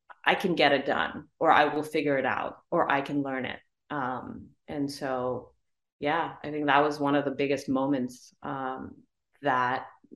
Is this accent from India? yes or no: yes; India; growing up in India, you know, I didn't even know that I was a couple years younger than all of my friends